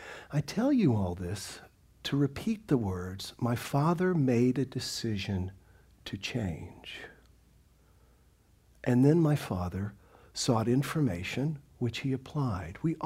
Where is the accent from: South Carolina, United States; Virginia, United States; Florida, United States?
South Carolina, United States; But something happened this week in my home state, which everybody knows about. I used to manage a radio station in Charleston, South Carolina.